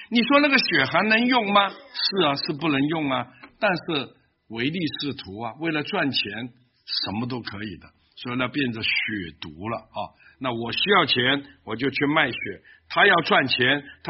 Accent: Hong Kong; 我从小在香港长大，在香港出生，十二三岁就出来鬼混

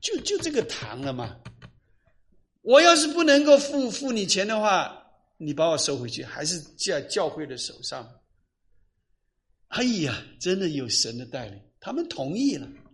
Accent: China; 哎，他真不知道我们中国人很厉害，

